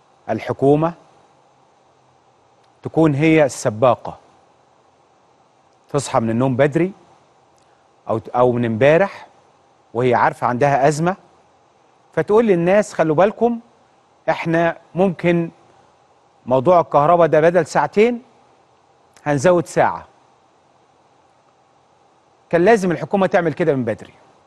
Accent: Egypt; ده أكبر رقم كان عندنا في مصر

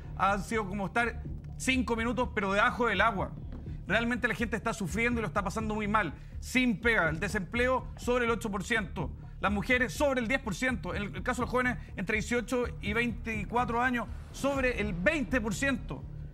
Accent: Chile; Nuestra forma de vivir como chilenos se encuentra bajo fuego.

